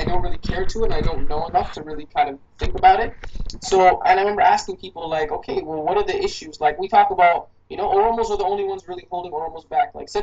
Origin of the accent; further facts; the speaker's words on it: Toronto, Ontario, Canada; as an Oromo growing up in Toronto, I never really knew any Christian Oromos